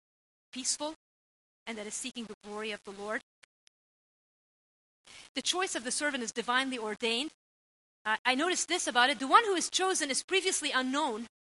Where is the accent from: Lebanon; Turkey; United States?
Lebanon; coming from the Middle East. See, we have a parliament where I grew up in Lebanon